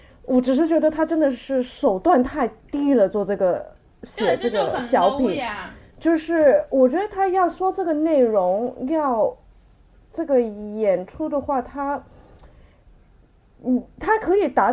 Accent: Hong Kong; 因为我在香港长大，其实香港是一个极度歧视的社会

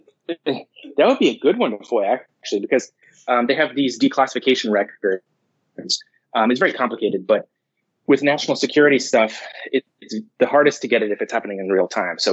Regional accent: Livermore, California, United States; Yeah, I grew up in Livermore.

